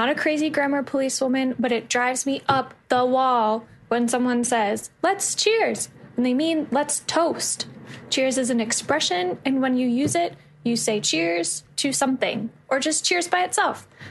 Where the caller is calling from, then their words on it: Wisconsin, United States; from Wisconsin